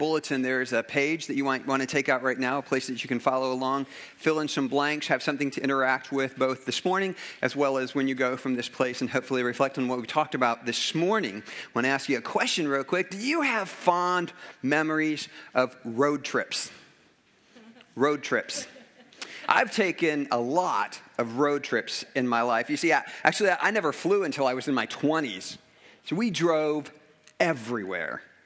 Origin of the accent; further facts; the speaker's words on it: Fort Wayne, Indiana, United States; I remember a long road trip that I took with our church growing up in Fort Wayne